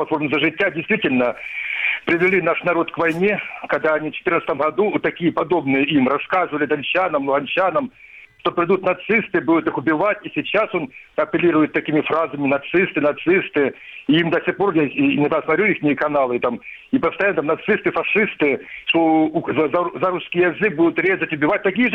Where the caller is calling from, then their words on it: Kramatorsk, Donetsk Oblast, Ukraine; Краматорск. Это уже настоящий Краматорск.